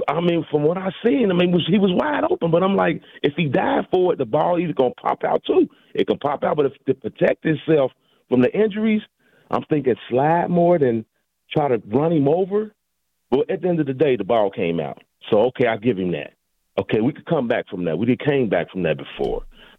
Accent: Cincinnati, Ohio, United States; I'm from Cincinnati, man, and I am a Steeler fan.

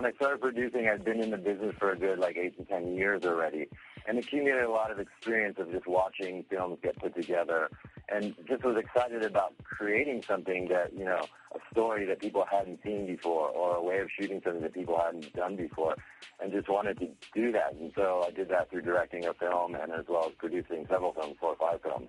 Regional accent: United States; born there; moved away as an adult; I was born in America. I graduated from the university in 1997, went to Hong Kong

